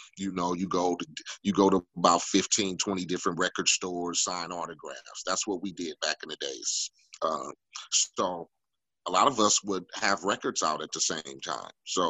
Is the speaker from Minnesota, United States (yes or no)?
no; Compton, California, United States; They came from the projects from Staten Island. I came from Compton, from the block.